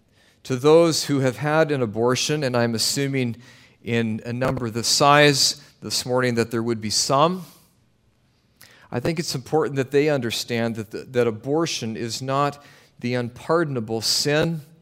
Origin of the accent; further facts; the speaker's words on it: Canada; Well, I'm from Canada.